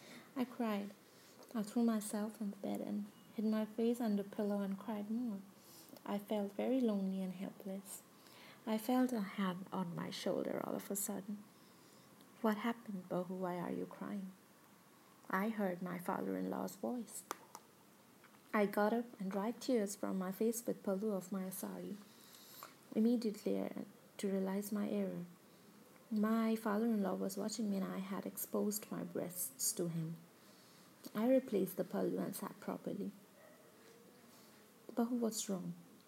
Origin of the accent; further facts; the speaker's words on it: India; So, I'm an Indian woman. … And I live with my husband, whose name is Ketan, and my father-in-law.